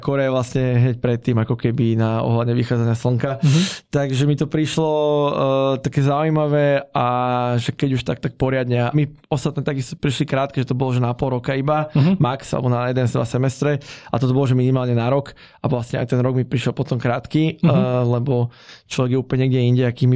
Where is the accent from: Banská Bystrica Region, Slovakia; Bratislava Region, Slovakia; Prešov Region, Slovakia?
Bratislava Region, Slovakia; Dúbravka; Ja som až z Dubravky pôvodne.